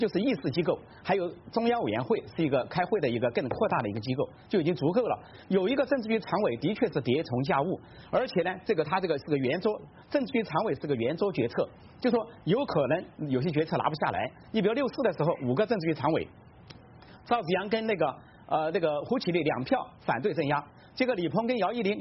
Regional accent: China; 但是我们中国人民既不要党天下，也不要家天下，要的是民天下，还政于民。

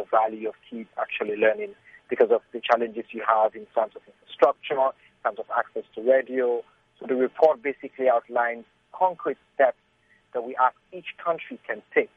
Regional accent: Sierra Leone; I grew up in Sierra Leone.

